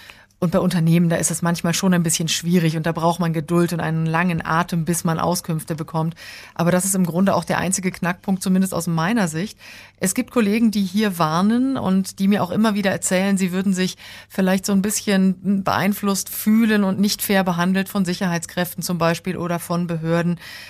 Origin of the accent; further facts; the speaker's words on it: Germany; moved away as an adult; now in Johannesburg, South Africa; da muss man sich dran gewöhnen, wenn man als Deutscher dann hierher zieht